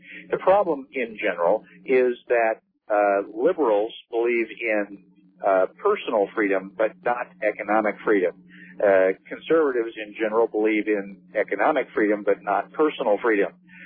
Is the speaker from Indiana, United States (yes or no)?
yes; Hammond, Indiana, United States; born there; now in Austin, United States; I was born in Hammond, Indiana. I currently live in Austin, Texas.